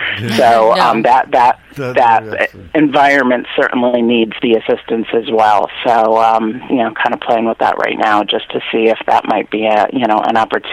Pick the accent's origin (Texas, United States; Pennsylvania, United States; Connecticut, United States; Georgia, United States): Connecticut, United States; Danbury; I was born and raised on the New York border of Connecticut, and it's actually a city now called Danbury.